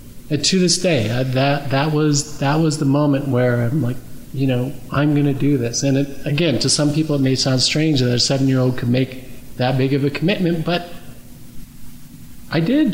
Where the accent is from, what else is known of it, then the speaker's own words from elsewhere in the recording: Grand Rapids, Michigan, United States; I grew up in Grand Rapids, Michigan.